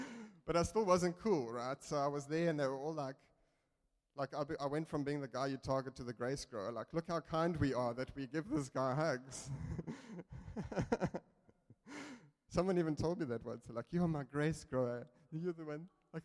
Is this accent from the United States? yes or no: no; East London, Eastern Cape, South Africa; also born or lived in Port Elizabeth; we relocated at that point from East London, where I grew up, to Port Elizabeth.